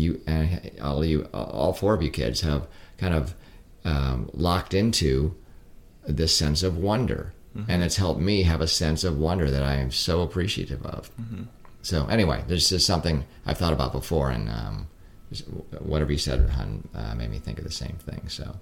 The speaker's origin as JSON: {"language": "English", "region": "California", "country": "United States", "tie": "born or raised there", "moved": "yes", "lives_now": "Pennsylvania, United States", "said": "20-some years ago, we moved from California to Pennsylvania. Mm-hmm. And I was raised in California."}